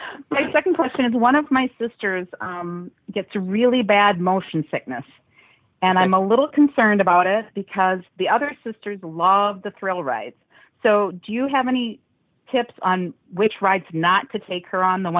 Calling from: Michigan, United States; Michigan. Calling from the mitten.

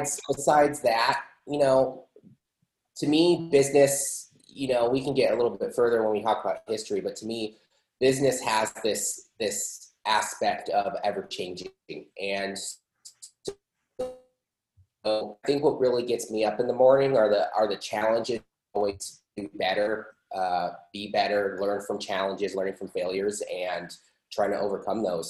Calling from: Gilbert, Arizona, United States; I am in Gilbert, Arizona.

